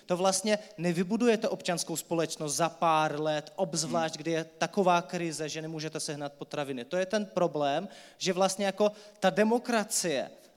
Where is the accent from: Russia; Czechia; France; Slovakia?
Russia; Ufa, Bashkortostan; Czech is a second language; Úplně ne, já jsem z UFY, tam se nekonali